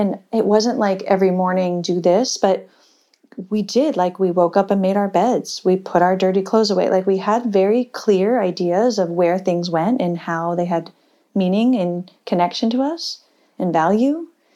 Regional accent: East Coast, United States; now in California, United States; No, I think I was raised on the East Coast. I feel like I'm a East Coaster that moved to California, to the West Coast

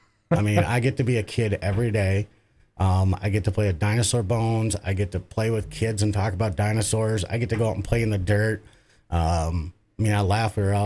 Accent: Wisconsin, United States; being born and raised in Wisconsin, it's not a party unless we have cheese, sausage, and crackers.

